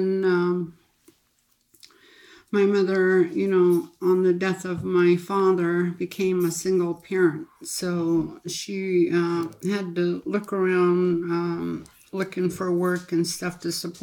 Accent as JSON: {"language": "English", "town": "Dot Lake", "region": "Alaska", "country": "United States", "tie": "born or raised there", "said": "No, not while while we were growing up in Dot Lake."}